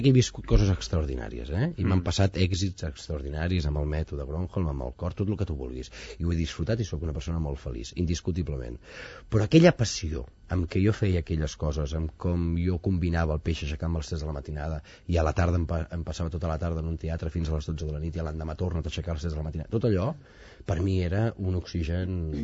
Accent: Badalona, Catalonia, Spain; Som de Badalona, però...

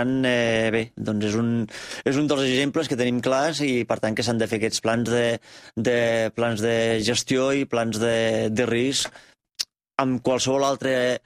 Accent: Reus, Catalonia, Spain; now in Val d'Aran, Spain; No, jo sóc nascut a Reus.

